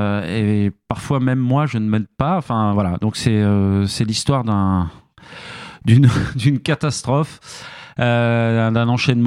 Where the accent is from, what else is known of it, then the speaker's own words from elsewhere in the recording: Île-de-France, France; Pour celles et ceux qui ne connaîtraient pas la Seine-et-Marne, c'est un département rural d'Île-de-France. Et je viens de Seine-et-Marne.